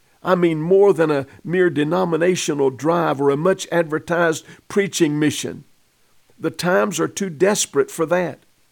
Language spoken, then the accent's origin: English; United States; As a preacher and as a Christian and as an American